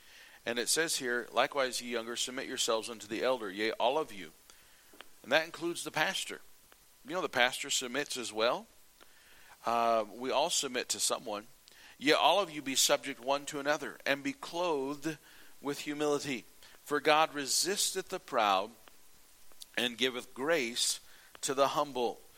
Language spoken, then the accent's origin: English; United States; As an American, I like to see the American way where we stand up for our rights.